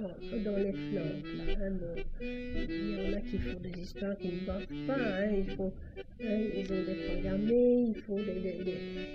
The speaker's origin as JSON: {"language": "French", "region": "Wallonia", "country": "Belgium", "tie": "born there", "said": "je suis née à Carniole, au Borinage. Et j'avais 3 ans quand la guerre s'est déclarée."}